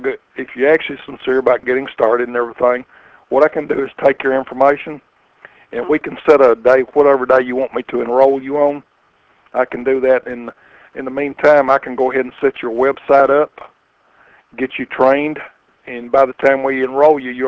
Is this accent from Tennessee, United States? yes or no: yes; Tennessee, United States; I'm from Tennessee too.